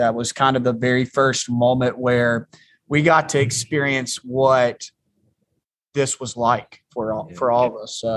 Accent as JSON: {"language": "English", "region": "West Virginia", "country": "United States", "said": "Hey, listen, I'm from West Virginia, so that's our state song."}